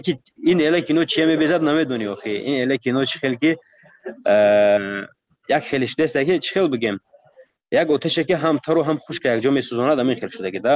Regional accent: Tajikistan; من گفتم من تاجیکم گفتم از تاجیکستانم

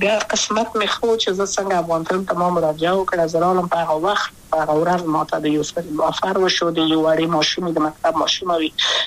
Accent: Kabul, Afghanistan; also born or lived in Wardak; زه خو اصلا د وردګو ولایت یم،

